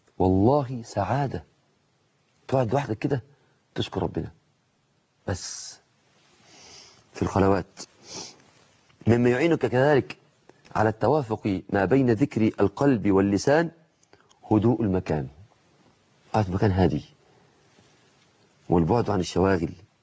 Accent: Mansoura, Dakahlia, Egypt; في عندنا في المنصورة حديقة بسيطة قوي

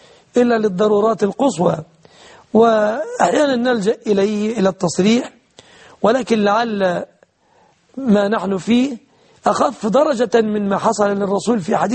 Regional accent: Egypt; بلادنا مصر

